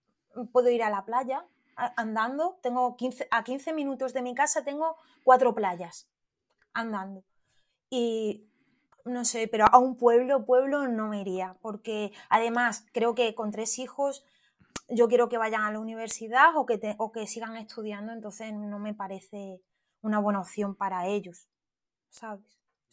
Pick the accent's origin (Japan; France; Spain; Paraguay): Spain; Extremadura; buscamos de Madrid para abajo, porque nosotros somos de Extremadura